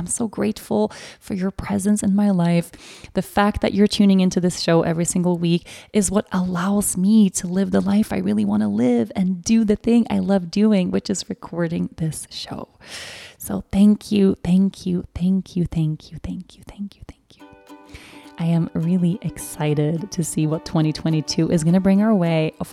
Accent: Sweden; 2021 was the year I got to be reintroduced to my home country, but in the most beautiful, loving way.

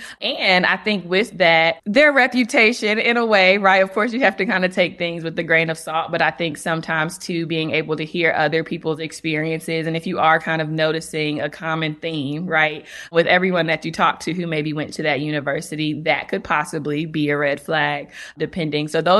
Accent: North Carolina, United States; And so I'm from North Carolina. And so I remember my mom telling me when I was looking at schools outside of North Carolina

